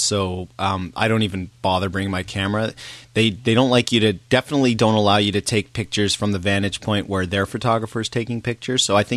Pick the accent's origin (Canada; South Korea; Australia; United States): Canada; Toronto, Ontario; I grew up in Toronto, and that's gonna stir some stuff.